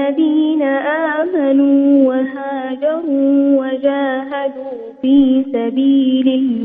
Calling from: Mecca, Makkah Province, Saudi Arabia

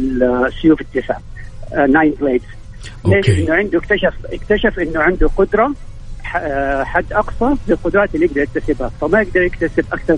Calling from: Riyadh, Riyadh Province, Saudi Arabia; من الرياض.

